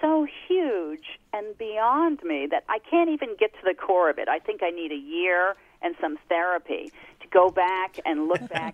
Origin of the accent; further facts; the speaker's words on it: New Jersey, United States; Well, I grew up on the Jersey Shore, and I grew up a very odd combination of, let's say, lowly Orthodox Jewish and white trash.